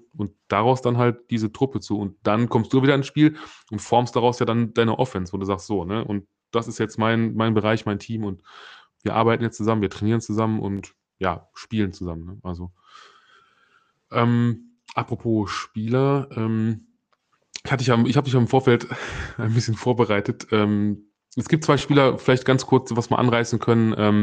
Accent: Solingen, North Rhine-Westphalia, Germany; hier bei mir in meiner Heimat, die Solingen Paladins

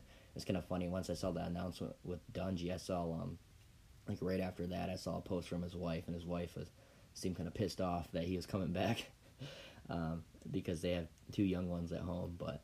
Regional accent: Michigan, United States; I'm not just saying that because, you know, we're from Michigan here

